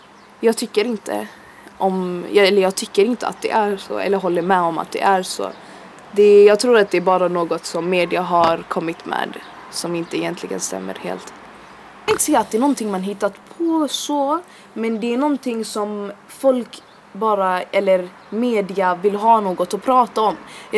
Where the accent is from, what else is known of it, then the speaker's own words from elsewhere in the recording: Gothenburg, Västra Götaland County, Sweden; jag är född och uppvuxen här i Hammarkullen. Jag har bott här hela mitt liv som sagt. Jag har aldrig i mitt liv känt behovet av att behöva flytta